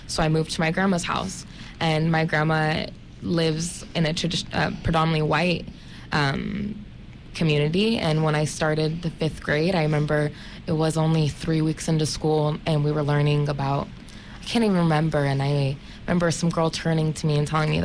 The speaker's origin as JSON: {"language": "English", "region": "California", "country": "United States", "tie": "born or raised there", "said": "I've always lived in a rural area. I grew up in Sonoma County, and when I grew up in Sonoma, I went to elementary school there, Head Start."}